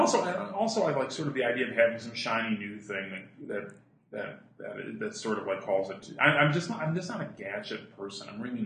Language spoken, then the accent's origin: English; Omaha, Nebraska, United States; Well, I'm from Omaha. I grew up in the Midwest too, so I know how that goes.